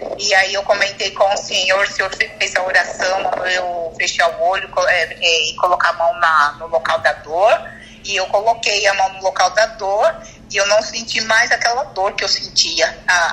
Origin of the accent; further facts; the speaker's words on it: São Paulo, Brazil; Eu estou no Rio de Janeiro, que eu sou de São Paulo.